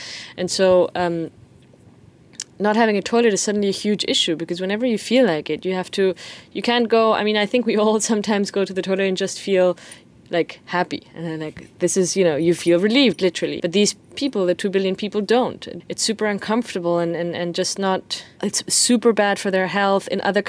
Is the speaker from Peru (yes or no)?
yes; Peru; just the fact that I am from Peru in a way.